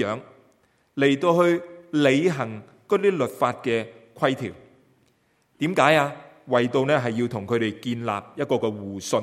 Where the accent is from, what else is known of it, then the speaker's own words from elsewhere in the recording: China; 戴起我们中国人的薄帽